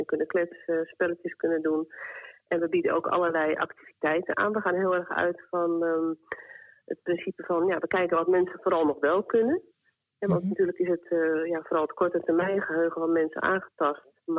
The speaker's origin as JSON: {"language": "Dutch", "town": "Amsterdam", "region": "North Holland", "country": "Netherlands", "tie": "born or raised there", "said": "Want ik kom zelf uit Amsterdam-Noord. Tenminste, daar heb ik mijn hele jeugd doorgebracht."}